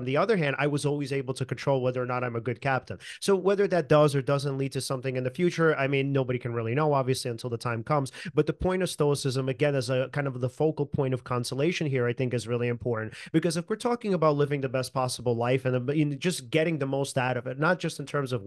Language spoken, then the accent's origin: English; United States; because, you know, being an American.